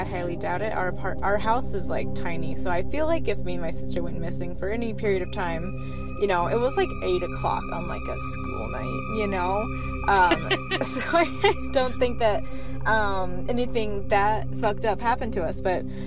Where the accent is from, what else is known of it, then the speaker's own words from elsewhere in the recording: Iowa, United States; now in Utah, United States; I live in Utah, but I grew up in Iowa, so the story I'm going to tell happens in Iowa.